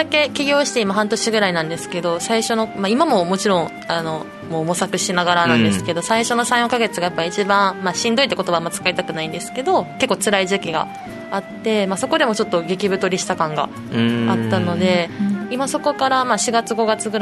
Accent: Ashiya, Hyogo, Japan; also born or lived in Osaka; まあ、物心ついた時から関西にいて、うんうん、一瞬大阪にいた時期もあったんですけど、基本的に神戸 の中でも芦屋って場所があって、そこであの地元で暮らしてました

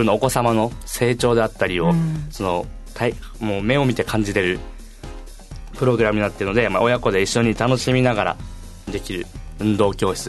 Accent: Tomigusuku, Okinawa, Japan; 自分生まれも育ちも豊見城市なんですけど

